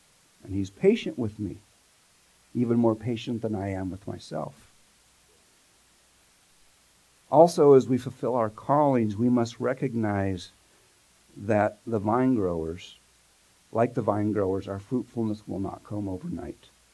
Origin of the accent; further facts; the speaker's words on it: Visalia, California, United States; Now, when I was a kid, I grew up here in the Central Valley down in Visalia.